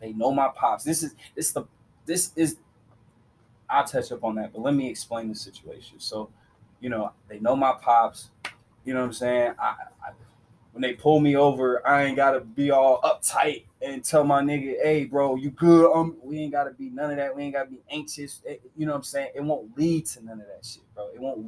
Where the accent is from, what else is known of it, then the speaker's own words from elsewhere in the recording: Des Moines, Iowa, United States; Like, I'm from Des Moines, Iowa. I ain't from the hood. But my hood is my hood. I'm not from the suburbs. I'm not from none of that.